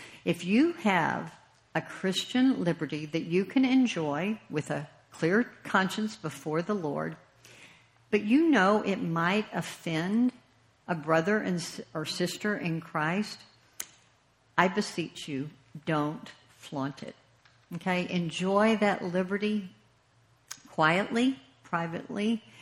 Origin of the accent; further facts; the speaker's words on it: the South, United States; I am from the South, okay?